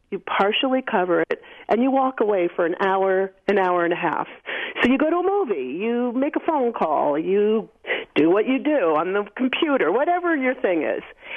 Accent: United States; Well, a lot of Jewish delis, I grew up outside of New York City. That was a big thing.

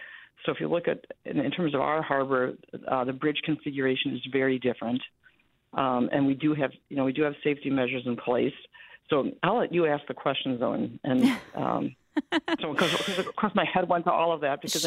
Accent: Wisconsin, United States; I'm always happy to be on Wisconsin Public Radio, my home state public radio.

